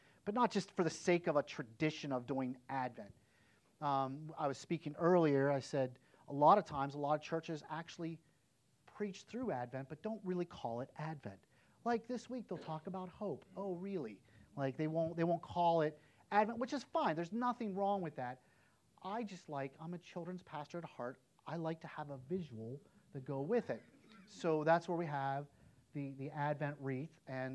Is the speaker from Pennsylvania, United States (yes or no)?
no; East Palestine, Ohio, United States; when I grew up in East Palestine, just down the street, you knew everybody.